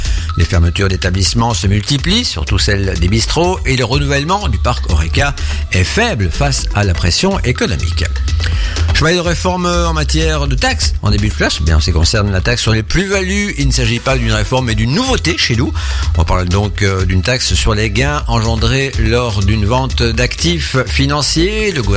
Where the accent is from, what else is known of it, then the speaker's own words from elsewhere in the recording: Belgium; Chez nous en Belgique, les cafés et les restos sont tout aussi fragilisés